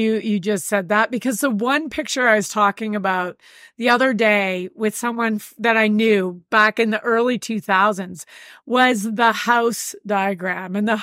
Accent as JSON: {"language": "English", "town": "Whistler", "region": "British Columbia", "country": "Canada", "tie": "born or raised there", "said": "I was born and raised in Whistler, British Columbia."}